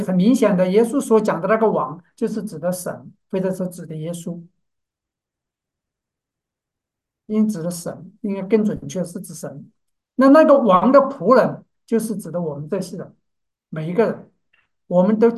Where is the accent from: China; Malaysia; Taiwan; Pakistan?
China; 那我们中国人讲的是"事不过三"嘛。